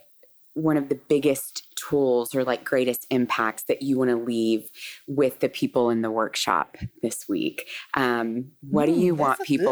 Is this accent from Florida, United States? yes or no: no; Tennessee, United States; I'm a Tennessee gal, too.